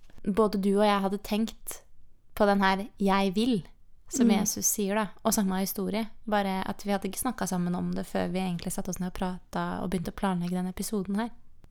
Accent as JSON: {"language": "Norwegian", "town": "Eidsvoll", "region": "Akershus", "country": "Norway", "tie": "born or raised there", "said": "hjemme i Eidsvoll, i min hjemmemenighet, Håpet, Pinsekirken Håpet."}